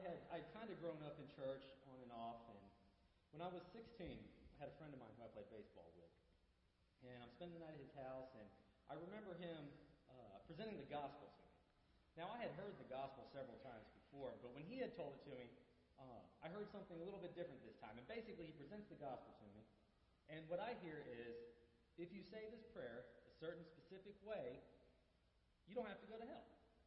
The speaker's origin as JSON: {"language": "English", "town": "Prattville", "region": "Alabama", "country": "United States", "tie": "born or raised there", "said": "I grew up here in Prattville"}